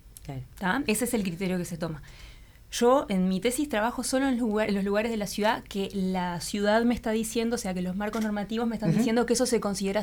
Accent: Montevideo, Uruguay; para construir el tipo de ciudad que nos sirve a nosotros como montevideanos o, bueno, como uruguayos

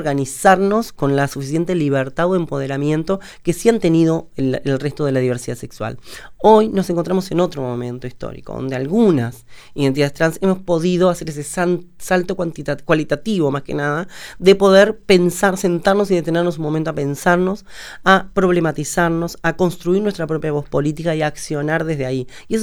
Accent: Uruguay; pero también como sociedad uruguaya, tenemos un gran desafío por delante

